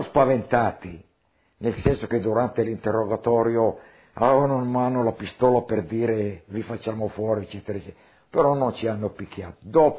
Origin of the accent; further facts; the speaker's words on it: Cernusco sul Naviglio, Lombardy, Italy; born there; Sono nato a Cernusco sul Naviglio il 2/5/1926.